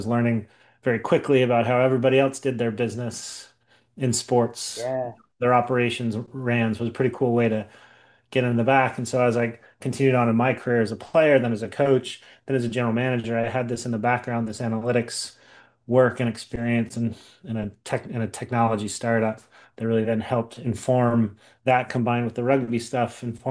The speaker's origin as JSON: {"language": "English", "town": "Salt Lake City", "region": "Utah", "country": "United States", "tie": "born or raised there", "said": "I grew up in Salt Lake City, Utah."}